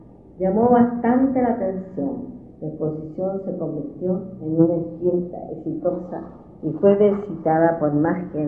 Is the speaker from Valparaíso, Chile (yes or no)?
yes; Valparaíso, Chile; Y como porteña me fascinaba su arquitectura